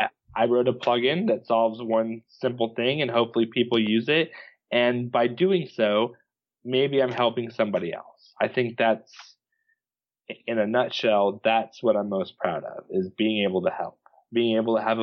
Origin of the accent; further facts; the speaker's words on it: Reno, Nevada, United States; There's actually a kid that I grew up with in Reno.